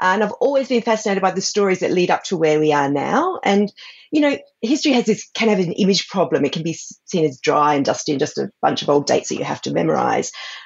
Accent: Australia; And it was so different for me as an Aussie, coming from an ancient land where relatively new and alien cities have just been plonked on the top

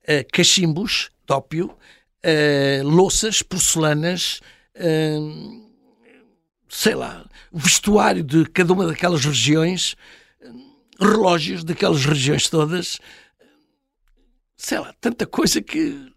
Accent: Goa, India; Portuguese is a second language; also born or lived in Daman; Onde nasci. Uhum. Depois mudei-me para Goa, onde fiz a 3ª e a 4ª classe da escola primária. Ali já falava o concanim.

